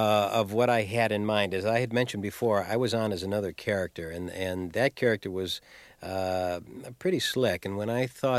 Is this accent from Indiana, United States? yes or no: no; Chicago, Illinois, United States; I'm from Chicago, and I guess I know when I can turn it on or turn it off